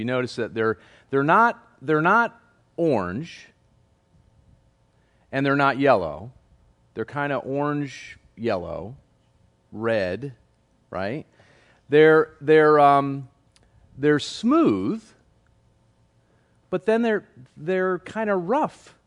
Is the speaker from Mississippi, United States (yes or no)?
no; Connecticut, United States; which growing up in Connecticut, I don't know if it's a North thing or not